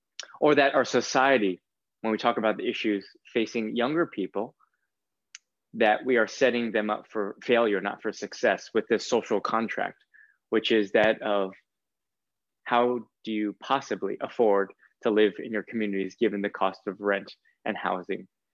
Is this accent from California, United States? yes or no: yes; California, United States; I am an American citizen, fourth generation Californian, but I still will go to the airports during the Muslim ban and protest in solidarity.